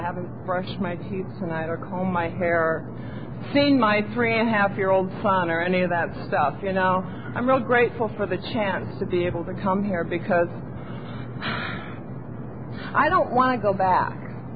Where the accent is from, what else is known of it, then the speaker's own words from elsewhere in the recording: Iowa, United States; I mean, I grew up in Iowa. I mean, I just didn't fit there.